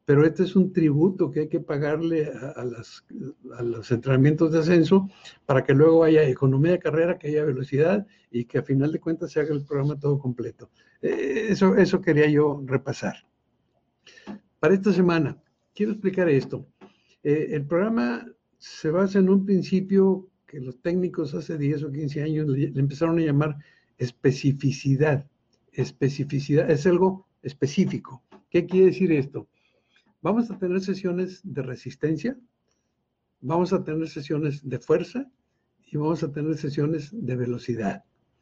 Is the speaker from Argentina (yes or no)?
no; Monterrey, Nuevo León, Mexico; Para quienes son o somos de Monterrey, la carretera